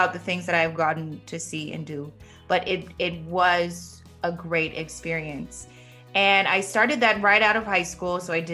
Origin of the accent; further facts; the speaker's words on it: East Coast, United States; born there; I'm American. I was born on the East Coast.